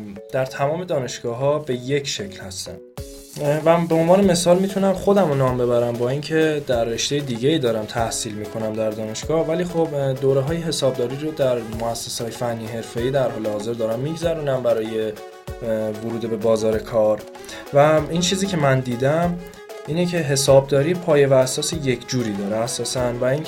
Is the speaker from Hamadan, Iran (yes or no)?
yes; Hamadan, Iran; یه تبلیغ برای شهر خودم به همدان هست بکنم